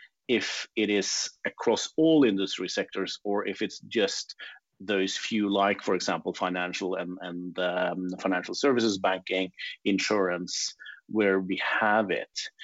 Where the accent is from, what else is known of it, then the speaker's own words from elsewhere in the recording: Norway; English is a second language; I am not American. I am a Norwegian. And over here in Norway, we have a different way of thinking